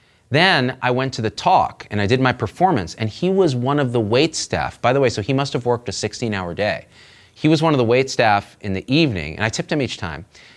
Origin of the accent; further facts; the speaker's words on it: India; Like, I'm Indian. My parents used to beat me when I wasted food.